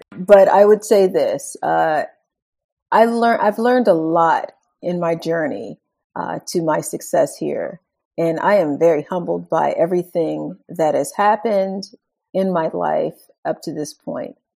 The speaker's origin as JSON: {"language": "English", "town": "Washington", "region": "District of Columbia", "country": "United States", "tie": "born there", "said": "I was born right here in Washington, D.C. In 1968, actually."}